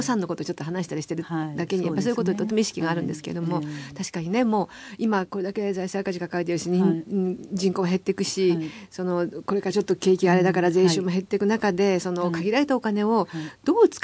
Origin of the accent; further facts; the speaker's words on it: Kansai, Japan; 私も関西人ですけど。